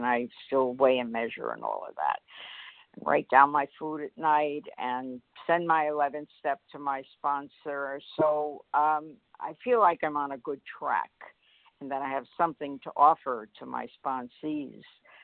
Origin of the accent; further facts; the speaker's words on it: Coconut Creek, Florida, United States; from Coconut Creek, Florida